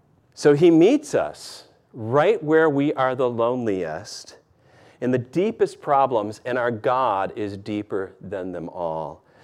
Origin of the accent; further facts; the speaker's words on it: Michigan, United States; That's where I grew up in Michigan.